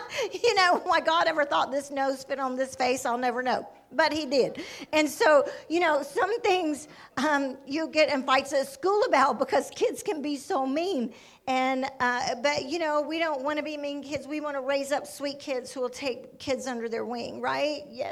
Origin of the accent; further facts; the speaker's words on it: Sylacauga, Alabama, United States; also born or lived in Birmingham; I was raised in Sylacauga